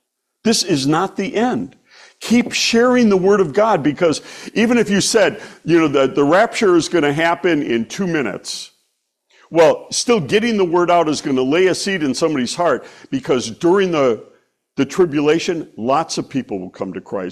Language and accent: English; Milwaukee, Wisconsin, United States; I'm from Milwaukee, right?